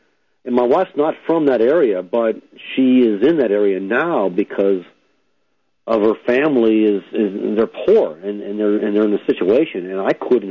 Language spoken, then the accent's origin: English; United States; I'm an American. I grew up in this country.